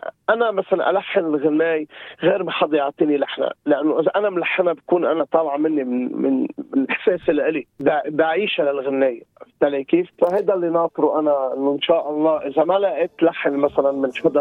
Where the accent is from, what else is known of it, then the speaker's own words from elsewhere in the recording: Beirut, Beirut Governorate, Lebanon; also born or lived in South Lebanon; أنا من الأصل من لبنان، من بيروت، ورجعنا نقلنا على جنوب لبنان، كان أيام حرب وهيك طلعنا على جنوب،